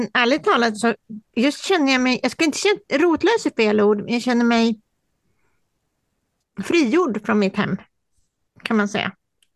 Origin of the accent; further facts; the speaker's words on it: Stockholm, Stockholm County, Sweden; Men samtidigt så är inte jag från Norrland, jag doppar in där som en stockholmare